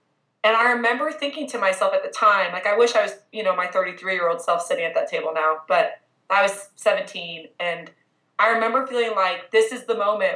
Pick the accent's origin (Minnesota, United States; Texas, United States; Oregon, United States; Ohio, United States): Texas, United States; growing up in Texas as a Christian, and then we ended up switching from that charismatic church to an all-white 5-point Calvinist Presbyterian church.